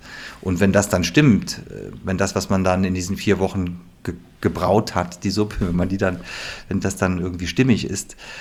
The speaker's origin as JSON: {"language": "German", "region": "West Germany", "country": "Germany", "said": "Und sie kommt aus dem Osten, ich komme aus dem Westen"}